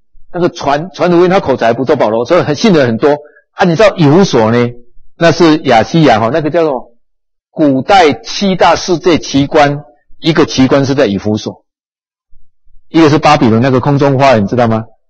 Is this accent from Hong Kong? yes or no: no; Taiwan; also born or lived in United States; 我记得我在美国的时候，我们台湾人开始要聚会，没有礼拜堂，也很多就是去借学校